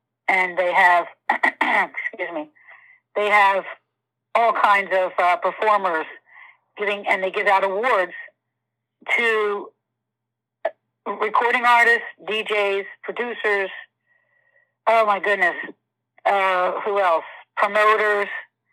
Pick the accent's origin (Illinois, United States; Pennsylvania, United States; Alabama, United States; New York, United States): Pennsylvania, United States; Havertown; also born or lived in West Philadelphia; I'm from West Philadelphia, and when I was about eight years old, my mom had remarried, and we moved to Havertown, PA. I'm a PA girl.